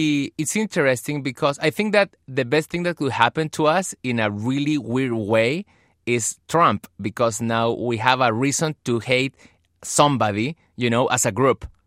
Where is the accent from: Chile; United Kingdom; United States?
Chile; Because I'm from Chile. I was raised watching, like, big Hollywood movies from the 80s.